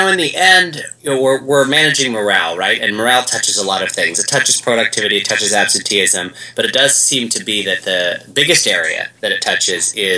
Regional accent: Oregon, United States; So, I'm from the Pacific Northwest of the United States. Uh-huh. Grew up in Oregon.

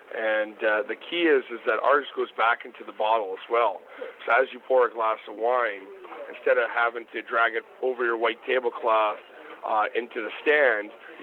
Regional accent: Niagara Lake, Ontario, Canada; But being from Canada, I'm from Niagara Lake, Ontario, Canada. Originally, that's my hometown, and you know, it's the capital of the world for ice wine.

